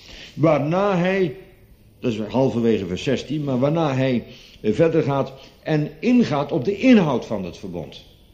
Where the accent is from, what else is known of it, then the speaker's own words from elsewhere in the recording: Bodegraven, South Holland, Netherlands; Ik kom uit Bodegraven